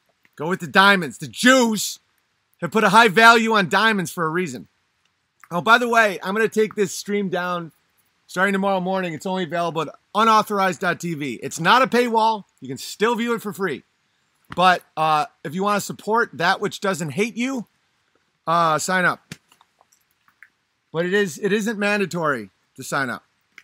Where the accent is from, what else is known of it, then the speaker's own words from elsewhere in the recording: Toronto, Ontario, Canada; now rivals my hometown of Toronto for being the most SJW, sad, jaded waste city in Canada, and perhaps the world.